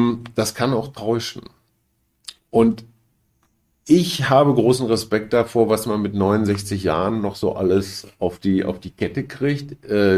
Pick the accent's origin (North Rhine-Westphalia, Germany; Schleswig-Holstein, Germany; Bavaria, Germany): North Rhine-Westphalia, Germany; Ja, und meine Heimat, mein Heimatbundesland NRW, ne?